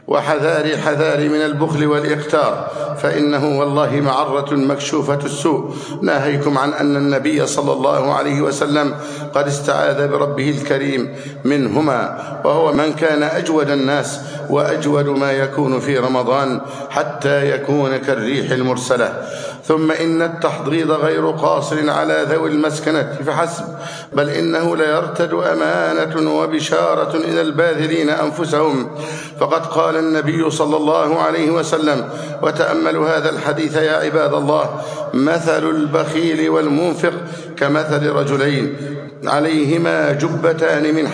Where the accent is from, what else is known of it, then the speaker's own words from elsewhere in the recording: Egypt; اللهم احفظ بلدنا مصر أمنا أمانا